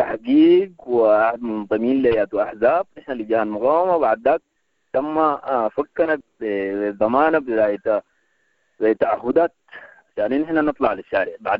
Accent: Sudan; دستور يحكمنا كلنا كسودانيين بمختلف ألواننا وأشكالنا بمختلف دياناتنا بمختلف أعراقنا

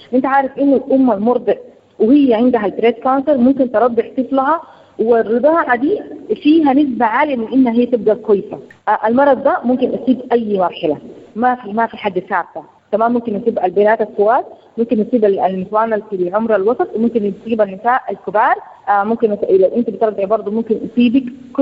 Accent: Sudan; عشان كده نحن سنويا عندنا في السودان مجموعة من المبادرات والمنظمات

